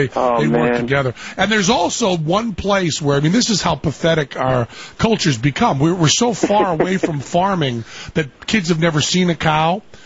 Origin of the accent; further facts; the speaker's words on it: Massachusetts, United States; See, I'm from Western Massachusetts, and I was brought up to say pumpkin.